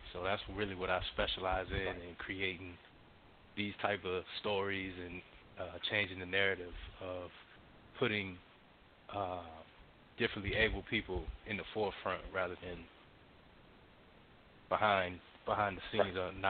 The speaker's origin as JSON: {"language": "English", "town": "Miami", "region": "Florida", "country": "United States", "tie": "born there", "lives_now": "Atlanta, United States", "said": "I was born in Miami, Florida. I'm a military brat. I live in Atlanta, Georgia right now"}